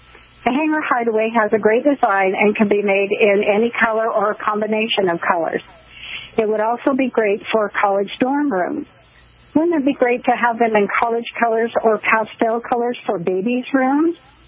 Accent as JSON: {"language": "English", "town": "Boise", "region": "Idaho", "country": "United States", "said": "Well, like you said, I am from Boise, Idaho, and I would like to, thank my parents for being such a great influence"}